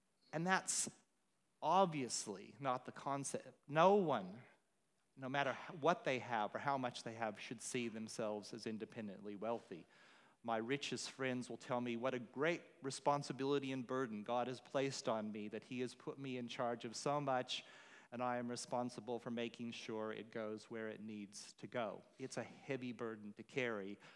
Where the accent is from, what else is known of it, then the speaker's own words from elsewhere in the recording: United States; I think maybe because I grew up in the States, there's kind of an Americanism